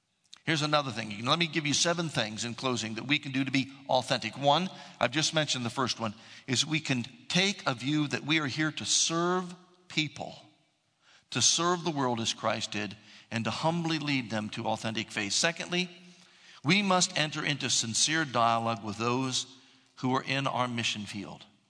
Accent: United States; Some of the things that I'm saying might be my American culture, my suburban white mi

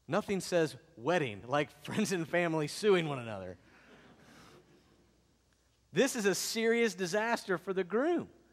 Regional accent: the South, United States; I grew up in the South.

